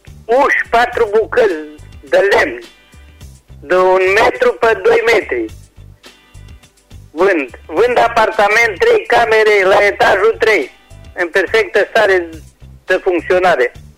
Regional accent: Caransebeș, Caraș-Severin, Romania; de la Caransebeș.

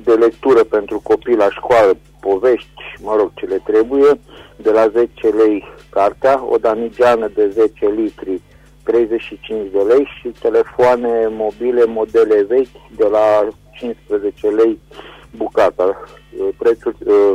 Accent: Reșița, Caraș-Severin, Romania; din Reșița

